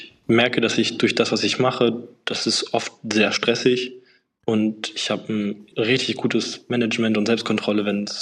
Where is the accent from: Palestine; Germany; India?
Germany; Hamburg; Irgendwann wurde mir in Hamburg, wo ich groß geworden bin, das zu langweilig